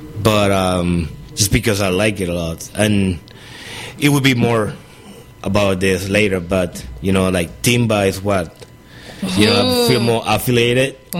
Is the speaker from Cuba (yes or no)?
yes; Cuba; now in Bay Area, United States; I'm originally from Cuba, and living here in the Bay Area for around 13 years. And I grew in Cuba, like 100% Cuban puppy.